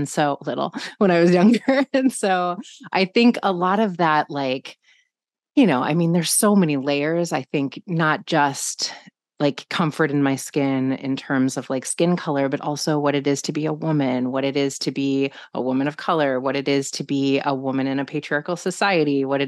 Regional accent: Omaha, Nebraska, United States; I grew up in Omaha, Nebraska, which is, you know, in the United States, it's like very middle America, very Midwestern, and it's a lot more diverse now.

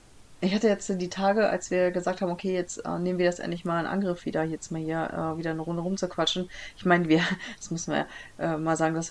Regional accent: Michigan, United States; Und wenn die mich da jetzt fragen, woher ich komme, dann werde ich auch sagen, ja, aus Michigan. Ja, natürlich komme ich aus Michigan.

